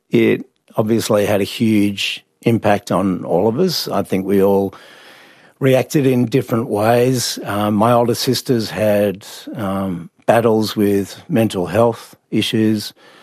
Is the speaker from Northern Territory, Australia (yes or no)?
no; Sydney, New South Wales, Australia; So I grew up in Sydney, but I was a cricket tragic along with my two brothers.